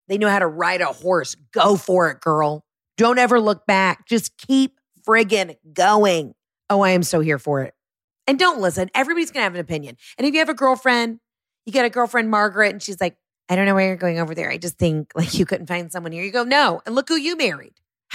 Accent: Scotland, United Kingdom; And I'm a Scottish woman. I'm a rare breed, built like a strong Highlander.

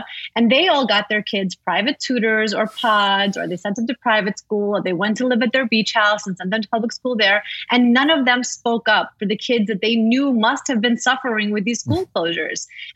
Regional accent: Brooklyn, New York, United States; Absolutely. I grew up in Brooklyn. My husband grew up in Queens. We were going to raise our kids in Brooklyn.

